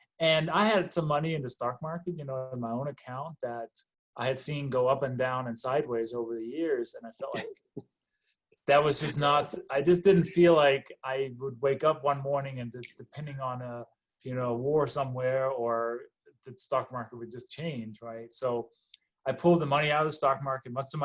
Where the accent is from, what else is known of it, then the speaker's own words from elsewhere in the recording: Denmark; English is a second language; moved away as an adult; now in United States; as you can hear maybe from my accent and my name, I was born and raised in Denmark and came to the U.S. in 1996.